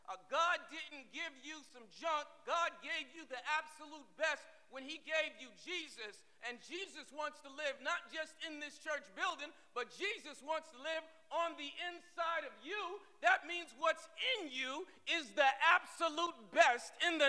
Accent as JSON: {"language": "English", "town": "Roxbury", "region": "Massachusetts", "country": "United States", "tie": "born there", "said": "I was born in Roxbury. I know Roxbury quite well."}